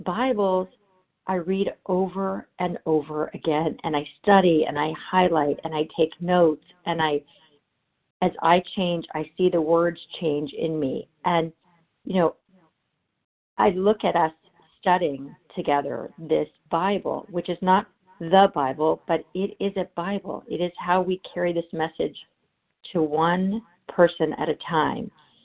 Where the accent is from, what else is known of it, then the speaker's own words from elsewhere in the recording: California, United States; from Southern California, gratefully recovered.